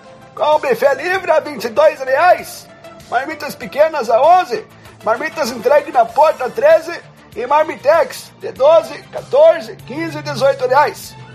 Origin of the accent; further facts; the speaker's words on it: Rio Grande do Sul, Brazil; Eu como eu sou gaúcho divertido, né?